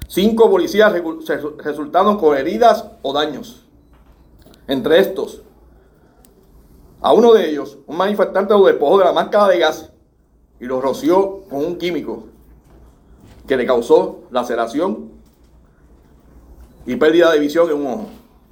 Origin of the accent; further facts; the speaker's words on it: Puerto Rico; Somos parte de este pueblo, somos parte de Puerto Rico, vivimos en Puerto Rico